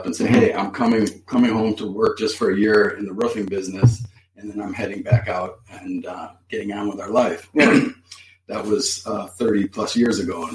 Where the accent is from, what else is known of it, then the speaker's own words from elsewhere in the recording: Chicago, Illinois, United States; Yeah, so growing up in Chicago, didn't know any better, never took vacations. We're totally a city boy.